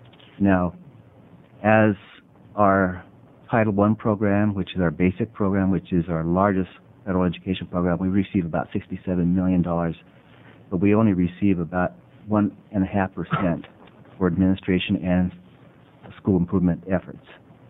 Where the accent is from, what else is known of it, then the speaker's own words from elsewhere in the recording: California, United States; moved away as an adult; In 1969, I came up to the state of Oregon. I was from California, a student attending a small private school.